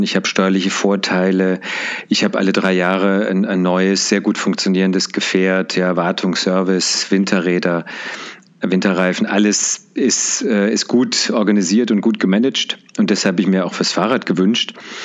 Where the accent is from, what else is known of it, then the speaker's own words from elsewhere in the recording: Freiburg, Baden-Württemberg, Germany; also born or lived in Netherlands; Ich bin in Freiburg groß geworden